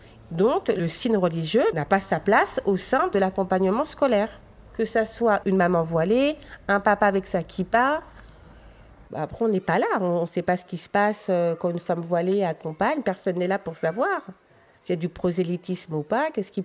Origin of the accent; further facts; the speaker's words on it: Aubervilliers, Île-de-France, France; je suis d'origine berbère. J'ai vécu toute ma jeunesse à Aubervilliers. J'ai quitté Aubervilliers pour m'installer dans l'Oise. Je suis née en France